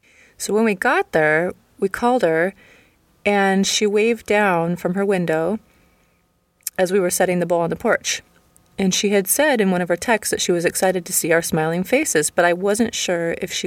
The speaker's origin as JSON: {"language": "English", "country": "United States", "moved": "as an adult", "lives_now": "Berlin, Germany", "said": "I'm an American living in Berlin, Germany."}